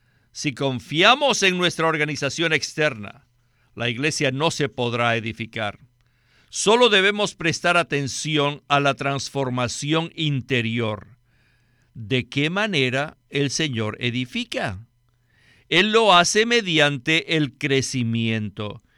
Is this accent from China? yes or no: yes; China; Ustedes son americanos, yo soy chino, aquí hay algunos filipinos